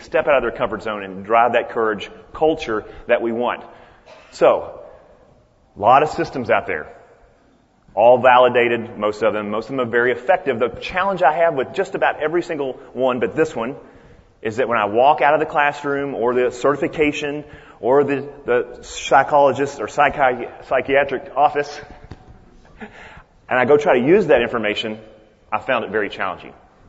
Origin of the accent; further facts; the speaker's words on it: Kentucky, United States; That's my blue-collar version, because I'm from Kentucky.